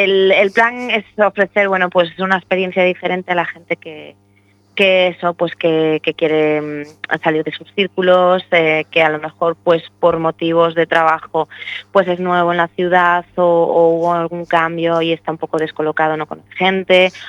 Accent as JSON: {"language": "Spanish", "town": "O Grove", "region": "Galicia", "country": "Spain", "said": "yo soy del Grove, entonces en veranito aquí hay mucho ambiente y se está muy bien"}